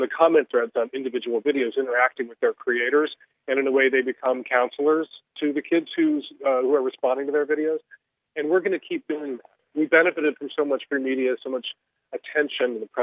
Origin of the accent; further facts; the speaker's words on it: Chicago, Illinois, United States; But I was really lucky in that I grew up in Chicago. I was 13, 14 years old in 1979, 1980.